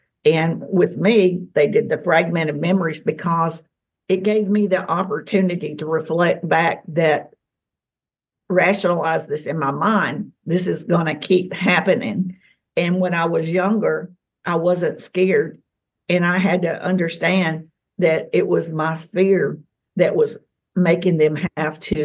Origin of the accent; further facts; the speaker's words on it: Tennessee, United States; And I grew up in the South, in Tennessee, and these things were considered either demonic or a mental health issue.